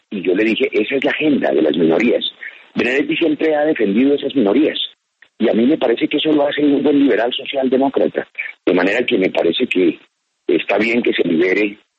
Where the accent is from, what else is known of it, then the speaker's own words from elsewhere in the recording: Colombia; me tiene consternado como muchos colombianos